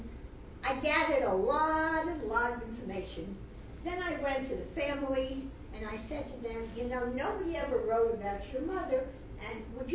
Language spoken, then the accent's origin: English; Queens, New York, United States; She's from Brooklyn. I'm from Queens.